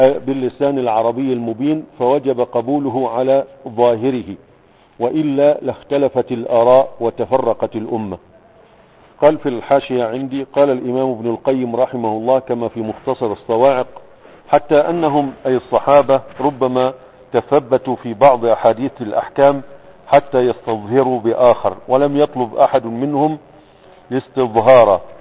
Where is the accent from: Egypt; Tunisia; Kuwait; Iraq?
Egypt; يبلغ الناس عندنا في مصر